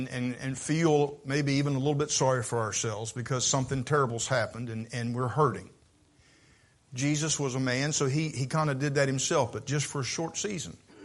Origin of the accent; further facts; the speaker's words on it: Vienna, Maryland, United States; I'm from Vienna. I'm sorry. We have a different language in Dorchester County.